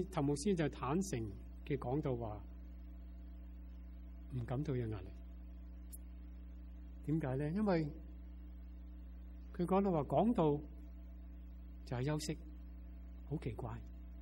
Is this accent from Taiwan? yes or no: no; Hong Kong; now in United States; 我们在美国长我们在香港长大就没有这样的机会。